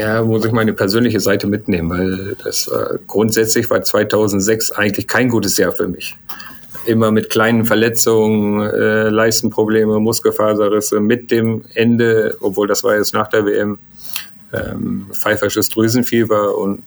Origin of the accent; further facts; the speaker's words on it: Germany; oh geil, in Deutschland, da wo ich aufgewachsen bin